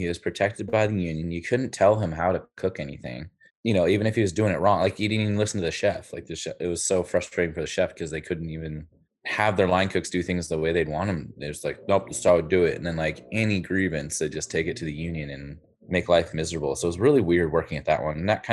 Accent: Portland, Oregon, United States; I'm a unicorn, dude. I'm born and raised. Like, I don't know how many chefs can say they're born and raised in Portland that are actually in Portland right now.

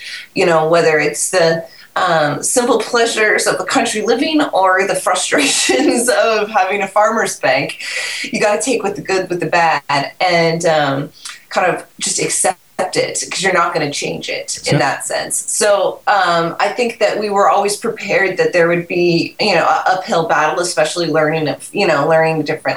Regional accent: Seattle, Washington, United States; I'm from Seattle originally, and my husband's from San Francisco.

